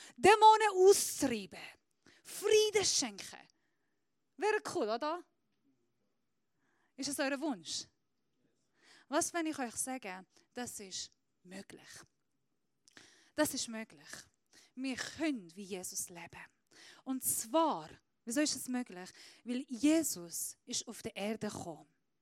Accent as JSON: {"language": "German", "country": "Iran", "second_language": "German", "said": "ich bin Iranerin. Nein, das kann nicht sein, du siehst anders aus. Ja, weil ich Christ bin."}